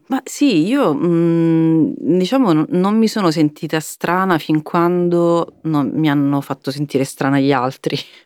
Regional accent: Campania, Italy; io sono cresciuta nel Vesuviano. Le elementari ero a Torre del Greco, invece medie e liceo le ho fatte in questo paesino che si chiama San Sebastiano al Vesuvio, che è proprio sul Vesuvio.

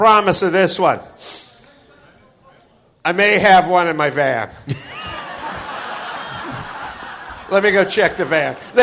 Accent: California, United States; I grew up in the San Fernando Valley. We had no air the entire time I was a kid.

